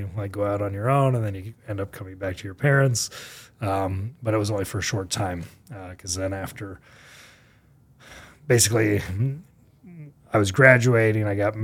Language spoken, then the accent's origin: English; Phoenix, Arizona, United States; So I grew up in North Phoenix. I have two older sisters, and my parents moved here when I was less than a year old from Florida.